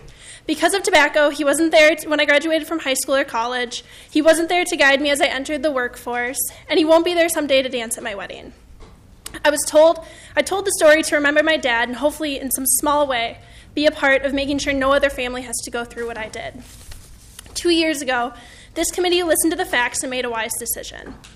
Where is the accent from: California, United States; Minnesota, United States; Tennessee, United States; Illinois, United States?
Minnesota, United States; Andover; now in Minneapolis, United States; I'm originally from Andover, Minnesota, and currently reside in Minneapolis.